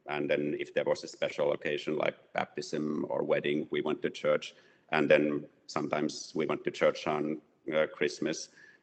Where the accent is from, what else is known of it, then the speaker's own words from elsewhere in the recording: Finland; So I was born and raised in Finland, and the kind of our religious background is that I and my family were Lutherans, like most of the people in Finland are